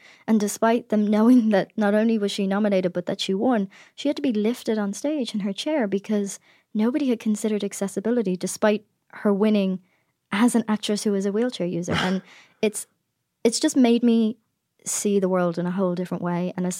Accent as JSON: {"language": "English", "country": "Ireland", "lives_now": "United States", "said": "And for me, as an Irish person who has a podcast here in the US, how does that audience trust me?"}